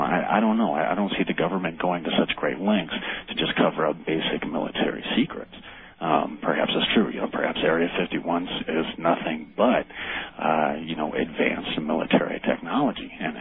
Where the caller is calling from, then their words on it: Boulder, Colorado, United States; I'm calling from Boulder, actually.